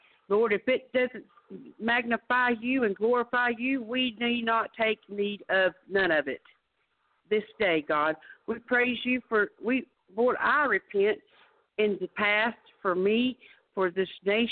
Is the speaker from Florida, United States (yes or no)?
yes; Winter Haven, Florida, United States; I'm from Winter Haven, Florida.